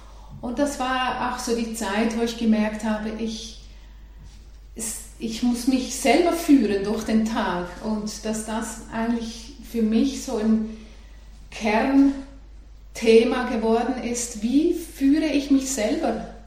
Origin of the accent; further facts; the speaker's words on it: Switzerland; moved away as an adult; also born or lived in Netherlands; Ich habe dafür mit 20 Jahren mein Heimatland verlassen und bin also als 20-jährige Schweizerin nach Holland emigriert, um da die Schauspielschule zu machen.